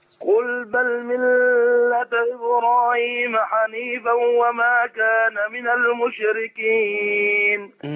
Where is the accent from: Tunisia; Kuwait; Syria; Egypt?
Egypt; Beheira; احنا من مصر يعني البحيرة، بس مسافرين في الاردن.